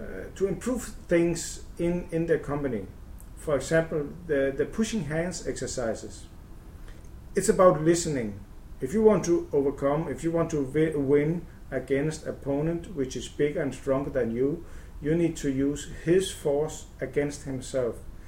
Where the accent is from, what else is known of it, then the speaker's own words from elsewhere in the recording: Jelling, Southern Denmark, Denmark; English is a second language; I'm from Denmark. I live in a small town called Jelling near Vejle. Is more or less in the center of Denmark.